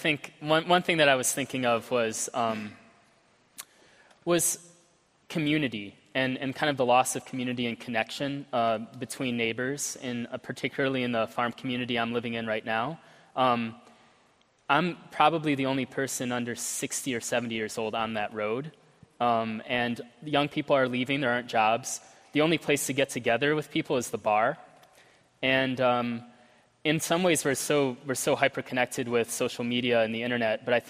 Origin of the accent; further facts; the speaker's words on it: Illinois, United States; moved away as an adult; And I did that myself. I went to the University of Virginia, then I went to Stanford.